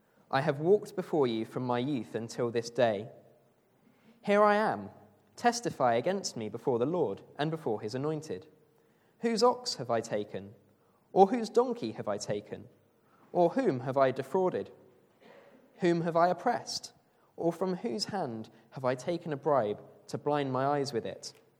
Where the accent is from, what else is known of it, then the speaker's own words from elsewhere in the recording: Bournemouth, South West England, United Kingdom; If you haven't met me before, I'm from Bournemouth.